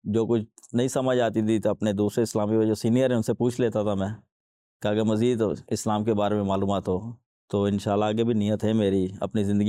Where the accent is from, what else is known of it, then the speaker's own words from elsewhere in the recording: Karachi, Sindh, Pakistan; میں شہر کراچی سے ہوں،